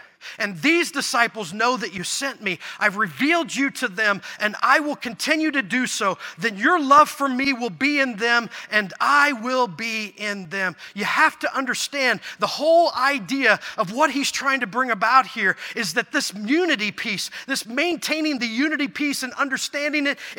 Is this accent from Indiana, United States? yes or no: yes; Indiana, United States; because we're from Indiana, we have this spiritual gift of eavesdropping, right? That's kind of it's a spiritual gift we get here in Indiana.